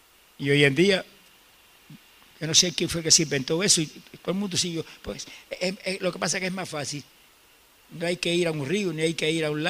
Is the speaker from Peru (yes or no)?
no; Camuy, Puerto Rico; Y yo, en mi pueblo en Camuy